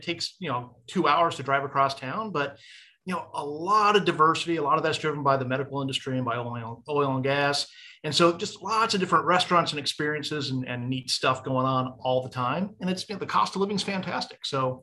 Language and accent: English; West Coast, United States; also born or lived in Alaska; So my background is I grew up on the West Coast. I was in the Army for 9 years.